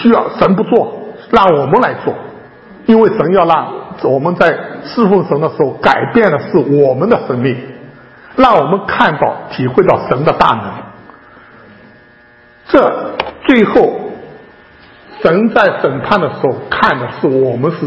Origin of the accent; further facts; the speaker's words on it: China; 有的井是不是就是我们像我们中国人的观念挖了很深的一口井